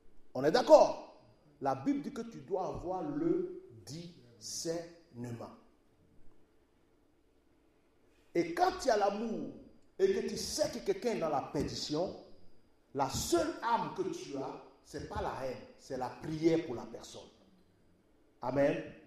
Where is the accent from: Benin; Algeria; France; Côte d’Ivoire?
Côte d’Ivoire; Dans ma langue maternelle en Côte d'Ivoire, cocotis.